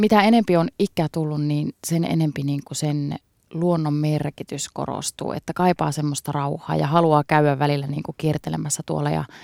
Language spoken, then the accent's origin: Finnish; Ostrobothnia, Finland; meillä Pohjanmaalla on vielä sellainen kulttuuri, että kun tulee vieraita, niin pöytien täytyy notkua kaikkia ruokia ja herkkuja, että siellä niin kuin enempi kestitään niin kuin vieraita